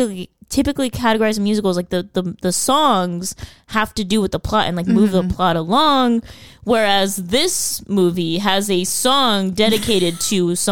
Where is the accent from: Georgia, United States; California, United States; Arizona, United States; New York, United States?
California, United States; But you're an alien and I'm from the Valley.